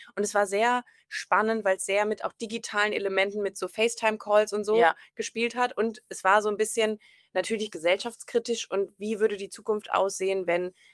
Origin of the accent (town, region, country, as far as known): Germany